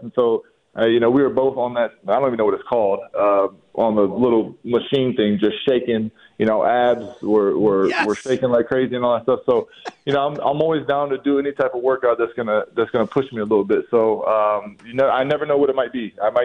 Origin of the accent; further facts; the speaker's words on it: Foster, Ohio, United States; But then my hometown of Foster, Ohio, and even, you know, the in Northwest Ohio territory, and then into Iowa, where I went to school